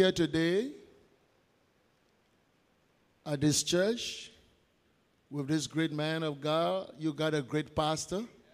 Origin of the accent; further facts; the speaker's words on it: Liberia; I'm from Liberia. Liberia is a very small country on the west coast of Africa with a population of 3.4 million, land speed of 43,000 square miles